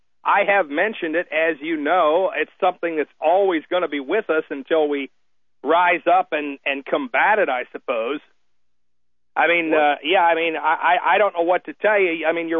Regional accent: United States; from my perspective as an American

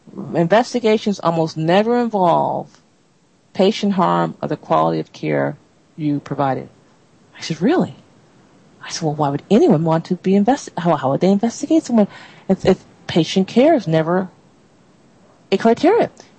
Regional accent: New York, United States; Now, I'm from New York State, so I can talk about New York State.

